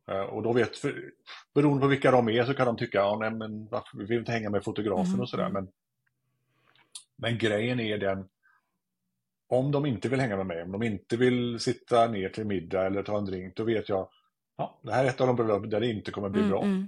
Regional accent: Sweden; Och det har väl lite med att göra att sociala interaktioner för mig kanske som svensk eller som gör mig väldigt eller mentalt utmattad helt enkelt.

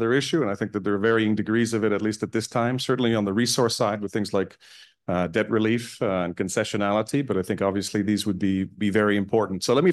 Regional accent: Canada; I think as a Canadian, I can speak fast enough.

